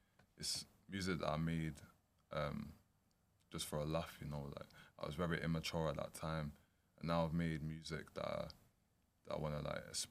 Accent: London, United Kingdom; I'd love to work with … of course, from my hometown, you know.

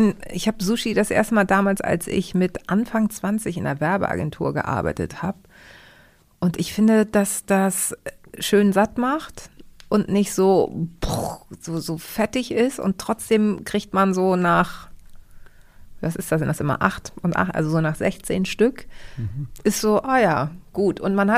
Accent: Hamburg, Germany; in Hamburg geboren und bin auch bei einer deutschen Tagesmutter groß geworden. Also ich habe immer schon besser Deutsch gesprochen als Griechisch

